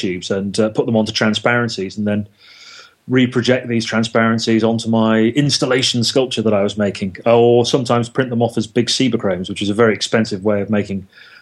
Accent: North West England, United Kingdom; up in the northwest in Liverpool, which is the part of the country that I come from. I come from Cheshire, and it's a neighbouring county.

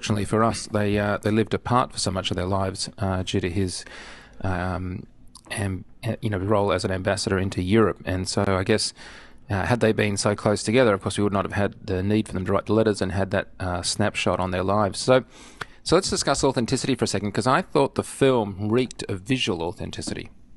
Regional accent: Australia; I'm an Australian. We didn't study American history, of course.

